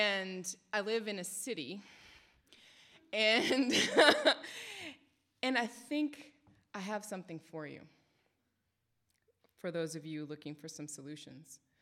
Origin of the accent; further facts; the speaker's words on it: Richmond, United States; you know, I'm from Richmond.